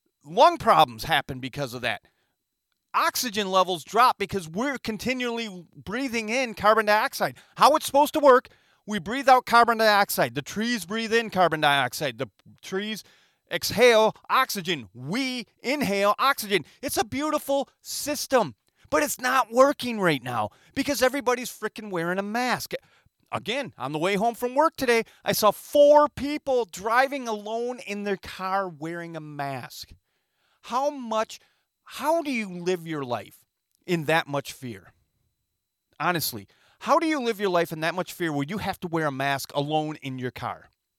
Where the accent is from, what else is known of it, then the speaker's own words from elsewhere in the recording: Michigan, United States; Saginaw County is where I grew up in Michigan.